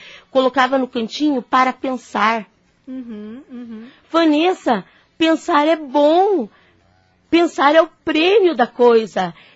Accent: Paraná, Brazil; porque eu não sou daqui, eu sou do norte do Paraná

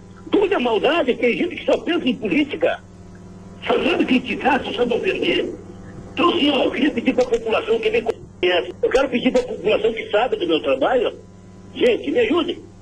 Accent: União da Vitória, Paraná, Brazil; eu tenho o maior orgulho, o maior amor de dizer que eu sou do Sul. A maior alegria de dizer que eu sou da União da Vitória e Região. Eu amo minha terra

